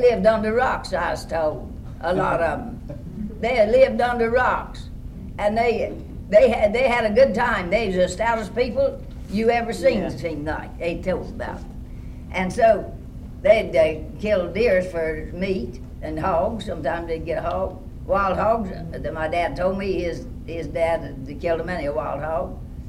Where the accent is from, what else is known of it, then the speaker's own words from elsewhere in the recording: Calhoun County, United States; I was born in Calhoun County. I was born in 1908. And I've practically been there all my life.